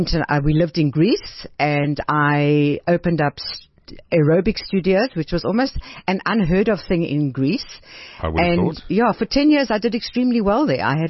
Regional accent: Benoni, Gauteng, South Africa; I'm actually from Benoni.

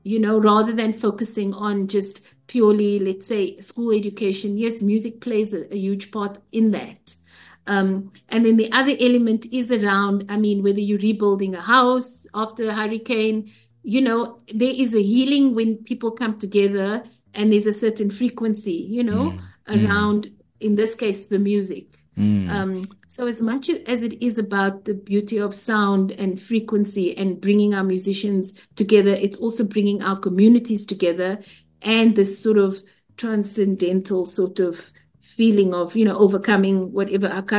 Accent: South Africa; as a South African, we grew up during apartheid.

